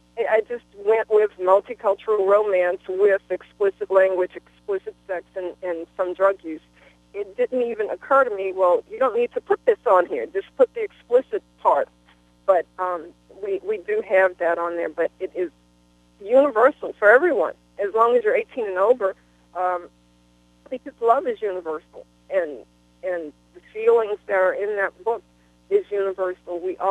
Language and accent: English; New Orleans, Louisiana, United States; And when I was growing up in New Orleans, we knew our neighbors